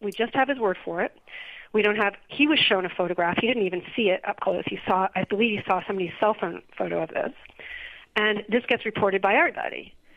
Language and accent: English; New York, United States; and I'm not a Bostonian. I'm a New Yorker, so I can't.